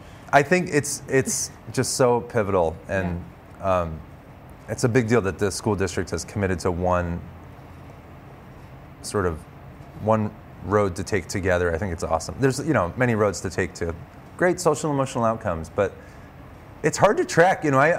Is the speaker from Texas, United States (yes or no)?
no; Massachusetts, United States; I'm curious, and I grew up in Central Mass.